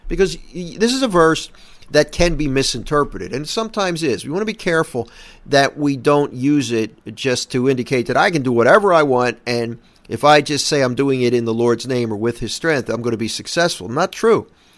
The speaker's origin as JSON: {"language": "English", "town": "Philadelphia", "region": "Pennsylvania", "country": "United States", "tie": "born or raised there", "said": "Now, I'm a city boy. I grew up in Philly, Philadelphia. I am not a country boy."}